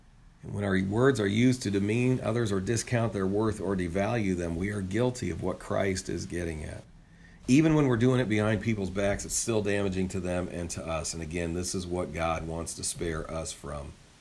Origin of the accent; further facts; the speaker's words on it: Midwest, United States; And we're from the Midwest. We understand the power of weather.